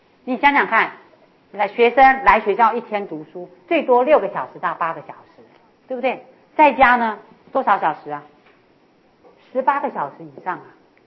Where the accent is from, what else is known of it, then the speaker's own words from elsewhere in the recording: China; 所以身为中国人哦，